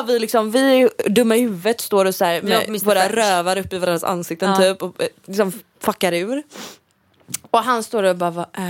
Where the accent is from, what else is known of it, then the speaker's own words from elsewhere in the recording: Gothenburg, Västra Götaland County, Sweden; Jag kommer från Göteborg och har haft alla mina vänner från Göteborg.